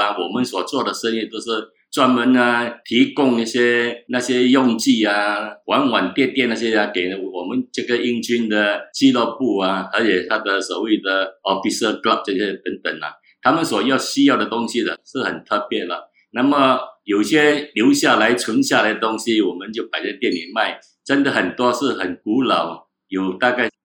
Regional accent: Changi, East Region, Singapore; 那么我自己本身是道道地地的樟宜土生土长，而且土老的这个居民了。

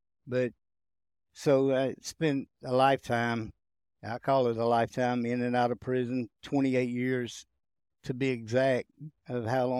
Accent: Bibb City, Georgia, United States; I grew up in Bibb City, right not too far from here, actually. Son of mill workers, and my grandparents were mill workers.

